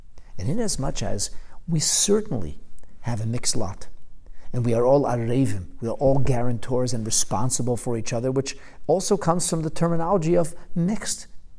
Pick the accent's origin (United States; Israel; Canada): Canada; although I'm a Canadian living in Canada